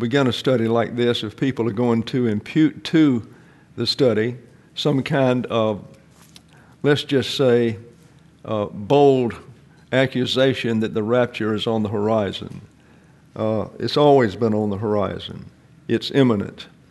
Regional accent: Alabama, United States; also born or lived in Texas; And of course, I'm from Lower Alabama and then went to Lower Texas. And I spent time there for well over 40 years

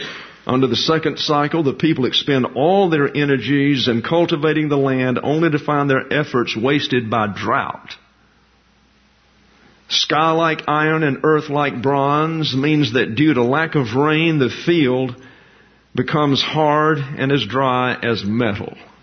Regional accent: Alabama, United States; I am from Lower Alabama, and I grew up in the city. I'm a city person.

